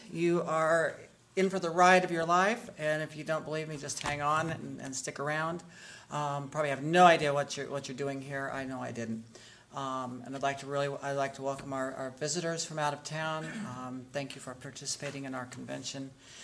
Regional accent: Terre Haute, Indiana, United States; I grew up in the Midwest in Terre Haute, Indiana.

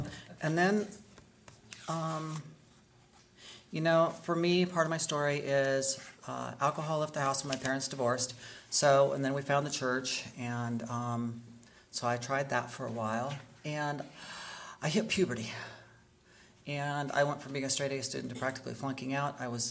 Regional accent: Terre Haute, Indiana, United States; I grew up in the Midwest in Terre Haute, Indiana.

